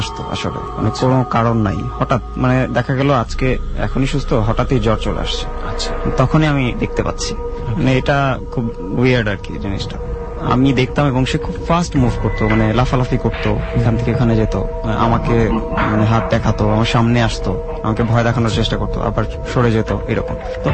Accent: Dhaka, Dhaka Division, Bangladesh; আমরা পুরান ঢাকা স্থানীয়, সেখান থেকে আমাদের স্টাডি এবং আব্বু আম্মুর জবের কারণে আমরা শিফট হই ধানমন্ডিতে।

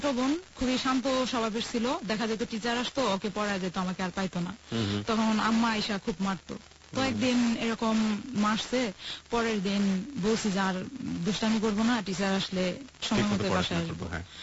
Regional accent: Narayanganj, Dhaka Division, Bangladesh; আমাদের গ্রামের বাড়ি হলো নারায়ণগঞ্জ।

